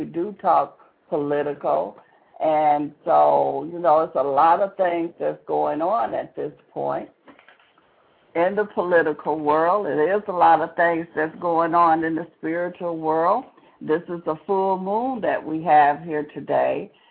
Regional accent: Detroit, Michigan, United States; I'm from the Detroit, Michigan area.

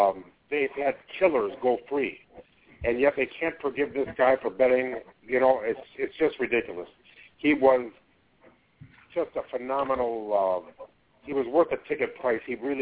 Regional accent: Downers Grove, Illinois, United States; I'm from Downers Grove, Illinois. And I was a Cub fan my whole life

